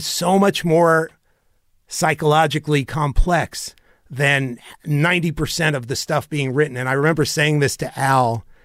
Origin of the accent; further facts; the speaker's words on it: Chicago, Illinois, United States; We're from Chicago.